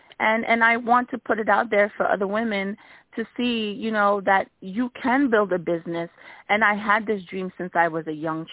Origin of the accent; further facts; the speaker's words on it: East Orange, New Jersey, United States; East Orange, New Jersey, yes, right by Brick Church.